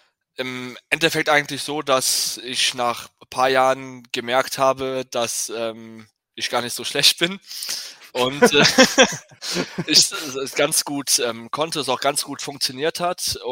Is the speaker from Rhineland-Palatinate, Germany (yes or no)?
yes; Sinzig, Rhineland-Palatinate, Germany; Ich bin ja quasi in Sinzig aufgewachsen